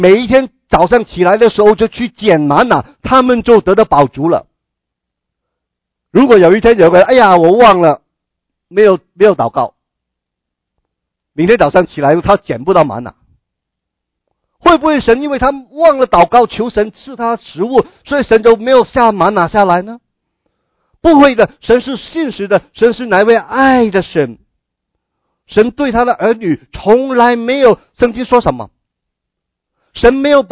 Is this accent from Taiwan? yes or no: no; China; 很多人呢不像我们现在我们中国人好像就说你没有工作一个月下来你还是能够有足够的存粮可以吃饱的